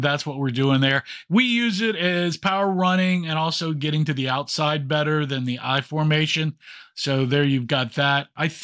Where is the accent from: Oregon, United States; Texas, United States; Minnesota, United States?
Texas, United States; I'm from Texas, and so air raid spread stuff to us and how we run spread here, it's not power spread.